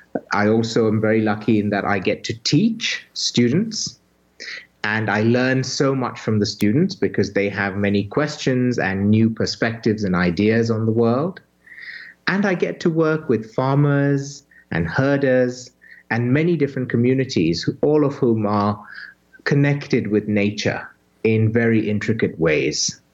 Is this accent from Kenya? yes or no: yes; Western, Kenya; I grew up in Western Kenya in a small rural farming community, very similar to what you have in the Midwest.